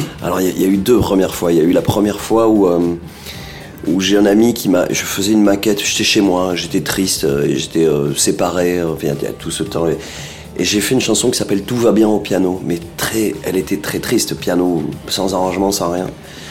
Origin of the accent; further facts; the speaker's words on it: Perpignan, Occitanie, France; J'étais chez moi à Perpignan, donc dans le sud de la France.